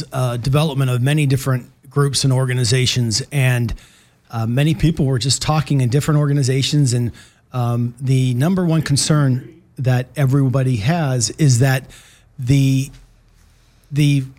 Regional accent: Long Beach, California, United States; And I grew up in Long Beach, and we would always come south.

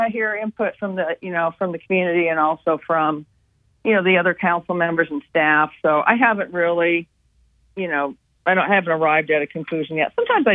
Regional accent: Indiana, United States; because I also played basketball growing up in Indiana.

